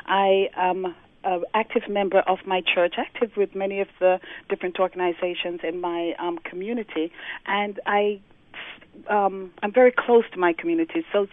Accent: England, United Kingdom; also born or lived in Jamaica; now in United States; I was born in Jamaica, grew up in England, and now I am a citizen of the United States.

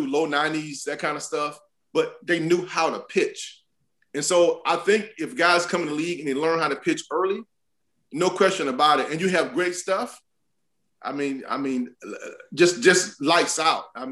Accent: Fort Pierce, Florida, United States; me born and raised in Fort Pierce, and my family and my sister, brother, mom, dad, all still live there.

